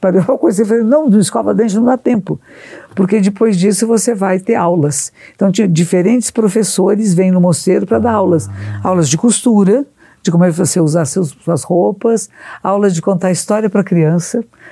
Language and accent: Portuguese; Brazil; Para nós que somos aqui do Brasil